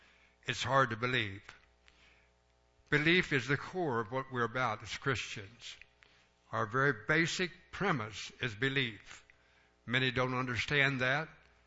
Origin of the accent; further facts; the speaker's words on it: United States; Father God, we thank you for being American.